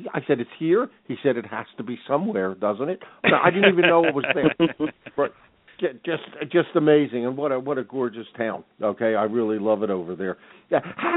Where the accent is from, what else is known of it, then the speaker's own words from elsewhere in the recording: Chicago, Illinois, United States; Remember, I'm from Chicago.